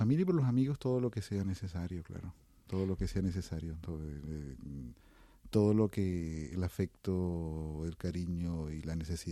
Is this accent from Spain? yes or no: no; Venezuela; yo siento un profundo amor y un profundo cariño por mi país de origen